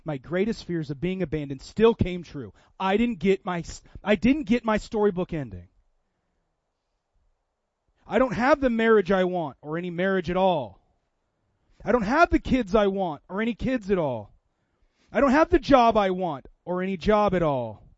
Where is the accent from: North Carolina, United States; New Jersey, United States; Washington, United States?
Washington, United States; Seattle; even my hometown of Seattle, it's incredibly religious.